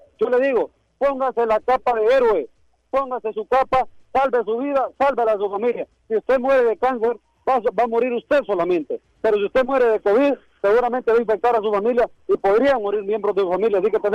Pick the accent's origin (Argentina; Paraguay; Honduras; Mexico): Honduras; como verdaderos hijos de esta patria, como verdaderos hondureños